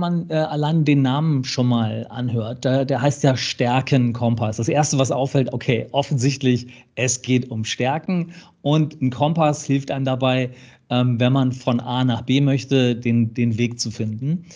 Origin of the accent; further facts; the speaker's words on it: Hamburg, Germany; gebürtiger Hamburger, habe hier quasi meine komplette Berufs- und Ausbildungszeit in Hamburg verbracht